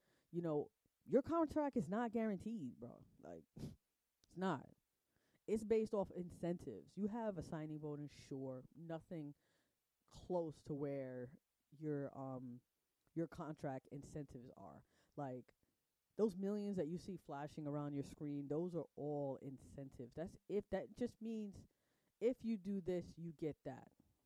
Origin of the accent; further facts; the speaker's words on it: New York, United States; I am a fan of the Giants. I am from New York, so it kind of makes sense, right?